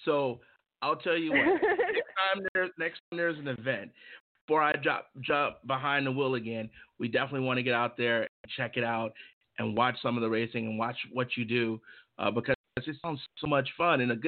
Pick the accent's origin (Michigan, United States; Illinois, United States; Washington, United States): Illinois, United States; Chicago; now in Arizona, United States; you know, we're all from Chicago, and one of our guys is from Detroit